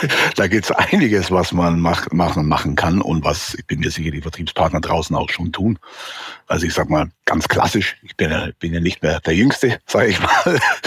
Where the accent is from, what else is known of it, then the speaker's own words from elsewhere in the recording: Bavaria, Germany; ich komme aus der Nähe von München